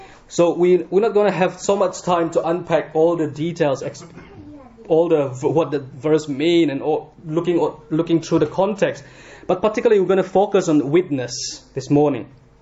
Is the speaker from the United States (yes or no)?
no; India; I'm from India. I'm not originally from here.